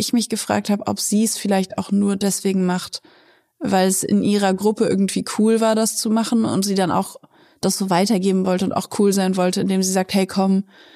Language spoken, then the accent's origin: German; Hanover, Lower Saxony, Germany; … und ich wohnen ja aktuell in Süddeutschland, aber ich komme selber ursprünglich aus Hannover.